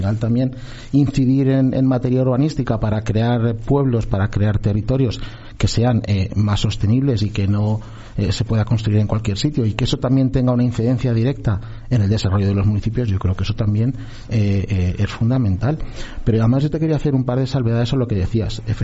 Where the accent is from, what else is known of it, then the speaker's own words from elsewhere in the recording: Tres Juncos, Castilla-La Mancha, Spain; Yo soy de Tres Juncos.